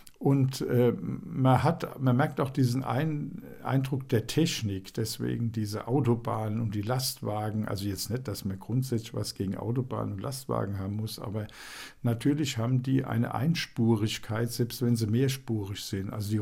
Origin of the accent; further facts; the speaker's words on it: Alzey, Rhineland-Palatinate, Germany; Also das habe ich früher in Alzey schon gemacht, wo ich aufgewachsen bin.